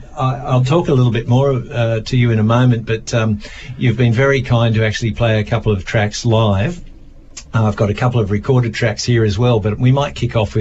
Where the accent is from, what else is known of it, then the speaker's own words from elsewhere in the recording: Sydney, New South Wales, Australia; Well, I'm from Sydney, so the coast seems to just have immigrants.